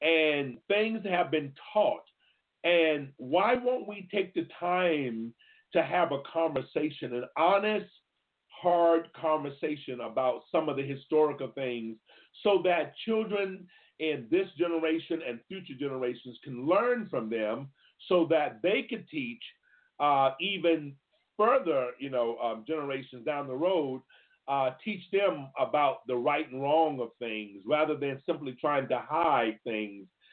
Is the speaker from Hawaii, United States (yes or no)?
no; Florida, United States; there was a representative from my home state of Florida.